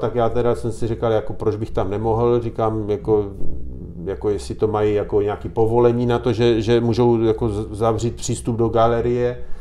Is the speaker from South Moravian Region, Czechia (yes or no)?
yes; Brno, South Moravian Region, Czechia; Já jsem z Brna